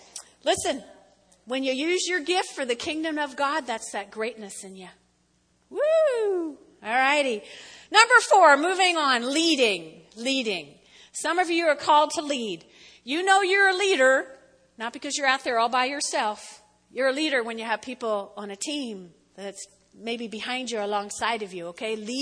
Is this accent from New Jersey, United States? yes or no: yes; New Jersey, United States; I laugh and say, well, I was from Jersey, that's why.